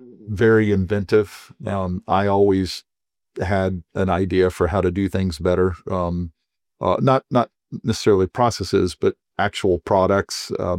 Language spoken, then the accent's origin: English; Dayton, Ohio, United States; So I was brought up in Ohio, mainly in the town of Dayton, which you may know as the birthplace of aviation, at least according to the Americans.